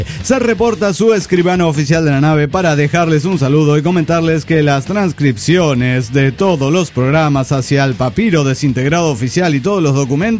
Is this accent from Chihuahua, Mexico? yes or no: yes; Chihuahua, Mexico; de Chihuahua.